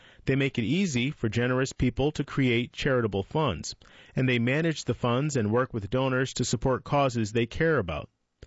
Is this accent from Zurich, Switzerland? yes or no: no; St. Gallen, Switzerland; Born and raised. I am from St. Gallen, Switzerland, which is situated in the northeast and close to the German border.